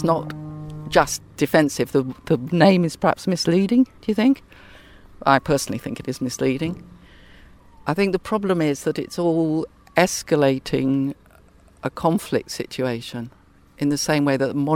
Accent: Ripon, Yorkshire and the Humber, United Kingdom; I come from Ripon.

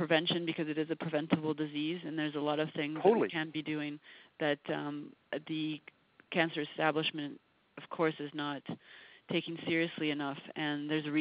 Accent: Vancouver, British Columbia, Canada; I was raised in Vancouver

